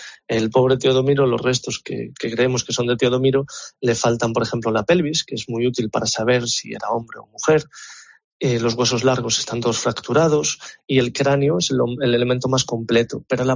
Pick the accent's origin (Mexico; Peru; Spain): Spain; Galicia; como gallego y también como español, el Camino de Santiago es algo muy importante de nuestra identidad